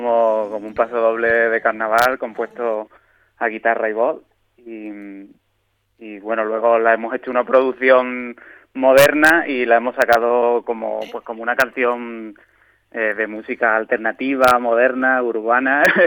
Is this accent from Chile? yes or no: no; Sanlúcar, Andalusia, Spain; now in Madrid, Spain; yo soy de Sanlúcar en realidad, pero llevo ya como 8 años en Madrid aquí peleando.